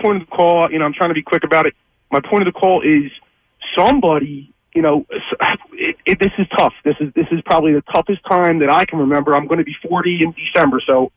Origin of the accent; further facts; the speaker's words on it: Philadelphia, Pennsylvania, United States; I grew up in Northeast Philly. You know, like I said, I was born in 1980.